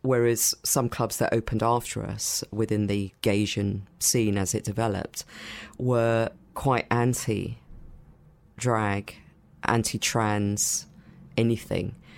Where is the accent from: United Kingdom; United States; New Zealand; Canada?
United Kingdom; born there; which felt completely natural for me as a British-born Indian.